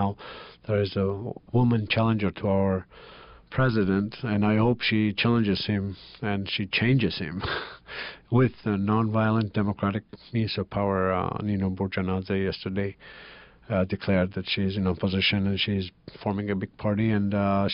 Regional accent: Georgia; accent: Georgian; I should read it with my Georgian accent.

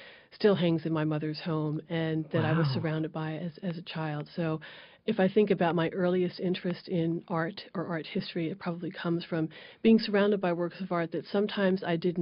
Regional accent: Silver Spring, Maryland, United States; When I was growing up, I grew up in Silver Spring, Maryland.

